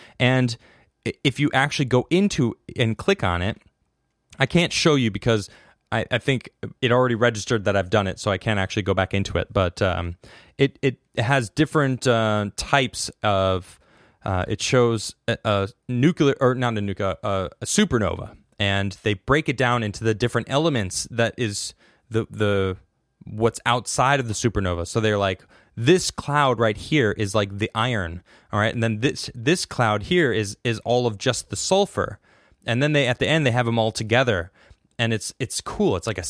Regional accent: Chicago, Illinois, United States; Well, I'm from Chicago, so I love a good classic Chicago dog with everything on it.

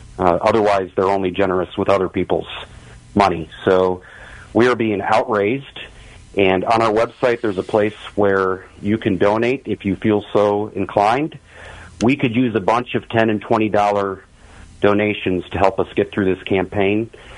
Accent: Illinois, United States; moved away; I'm from Illinois, and being from Illinois originally, I've been in Pennsylvania since 2014.

